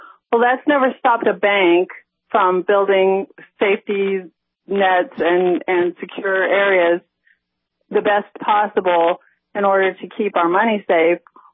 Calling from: Winnipeg, Manitoba, Canada; Winnipeg.

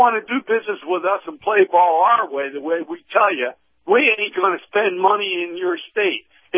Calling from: Clearwater, Florida, United States; in Clearwater.

